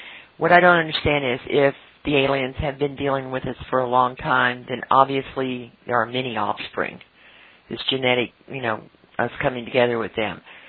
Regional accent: New Orleans, Louisiana, United States; I'm from New Orleans, Louisiana.

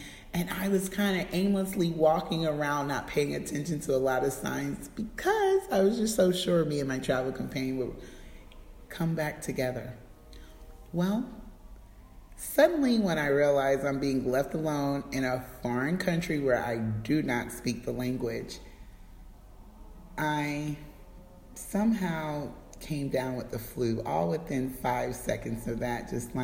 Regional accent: the South, United States; I'm a Southern girl. I'm not from New York City

